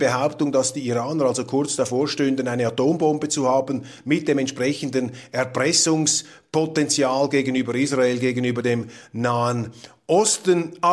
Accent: Switzerland

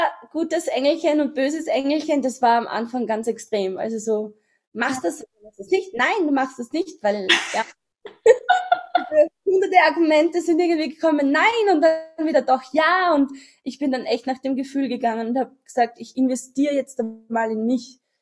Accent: Austria; ich komme aus Österreich, das hört man wahrscheinlich

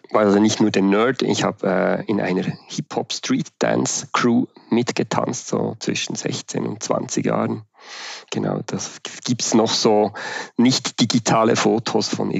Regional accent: Switzerland; wie man hört, unmissverständlich, ich komme aus der Schweiz.

